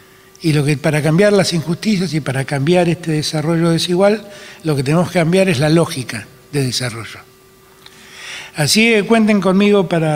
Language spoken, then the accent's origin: Spanish; Buenos Aires, Argentina; yo finalmente soy un bicho porteño, ¿eh? Yo despotrico contra mis porteños, de los que yo soy parte.